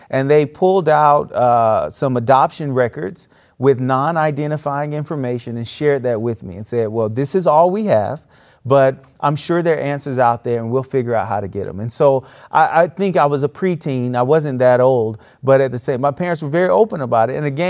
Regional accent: Florida, United States; And I was raised in South Florida, very cosmopolitan community, different cultures.

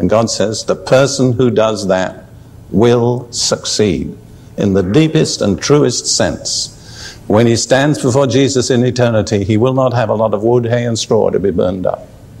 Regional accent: United Kingdom; I'm, of course, I'm British, and British prone to be critical.

